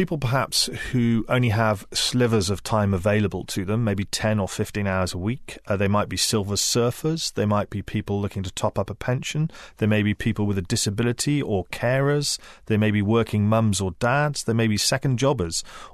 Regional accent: Redruth, South West England, United Kingdom; born there; I was born in Redruth

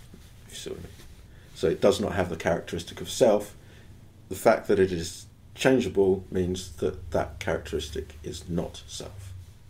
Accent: England, United Kingdom; I'm English

